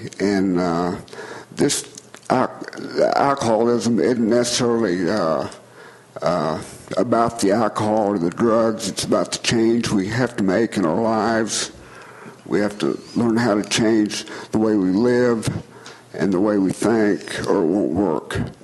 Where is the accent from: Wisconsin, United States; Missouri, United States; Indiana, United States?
Indiana, United States; Bloomington; also born or lived in Linton; Well, I was born in Linton, Indiana. I grew up in Bloomington, Indiana.